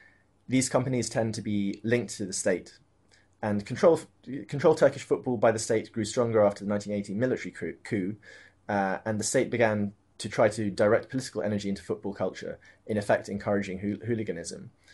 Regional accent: London, United Kingdom; I'm a journalist from London.

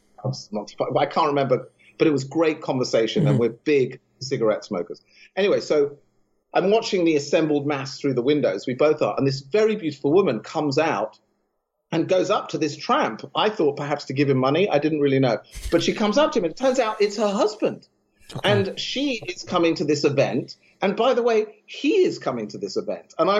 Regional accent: London, United Kingdom; I come from London. I'm going to UCLA.

